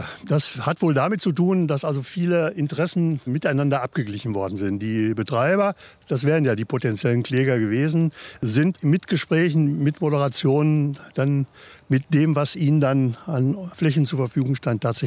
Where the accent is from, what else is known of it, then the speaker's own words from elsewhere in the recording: Lichtenau, Germany; ich bin halt gebürtiger Lichtenauer und ich kenne natürlich auch viele Menschen hier im Stadtgebiet.